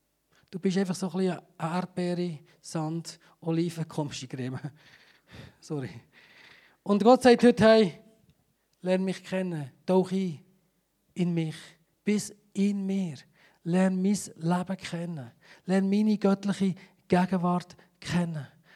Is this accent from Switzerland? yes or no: yes; Switzerland; Wir sind Schweizer, wir sind diplomatisch, wir sind sachlich